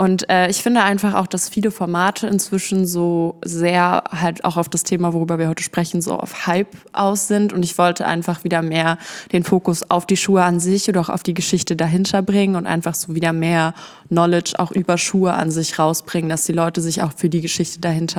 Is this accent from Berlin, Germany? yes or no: yes; Berlin, Germany; now in Essen, Germany; Ich komme ursprünglich aus Berlin und bin vor 2 Jahren dann hier in den Ruhrpott gezogen, nach Essen. Und genau, ich ziehe jetzt auch bald wieder zurück.